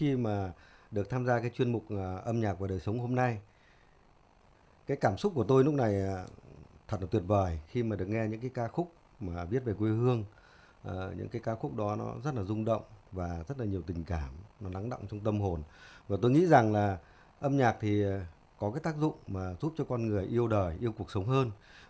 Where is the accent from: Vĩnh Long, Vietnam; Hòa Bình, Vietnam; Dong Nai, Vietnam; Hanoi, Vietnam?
Hanoi, Vietnam; Và tôi rất tự hào về cái quê hương của mình. Và một cái nữa là cái ấn tượng thứ ba là Hà Tây cũng là cái nơi xứ đoài mây trắng